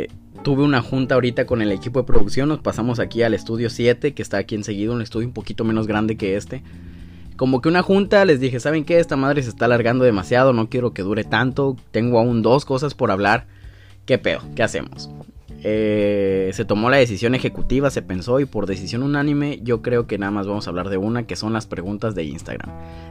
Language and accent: Spanish; Sinaloa, Mexico; Pues soy de Sinaloa, soy de la costa, entonces nací sin poder decir la S.